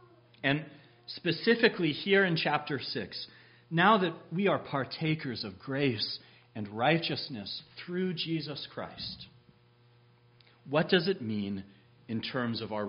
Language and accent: English; West Coast, United States; And I grew up on the West Coast, so you'll forgive the illustration.